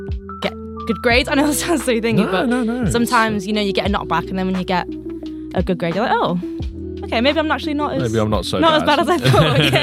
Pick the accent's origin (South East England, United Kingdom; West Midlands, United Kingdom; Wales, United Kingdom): West Midlands, United Kingdom; Stoke-on-Trent; So I'm from Stoke-on-Trent.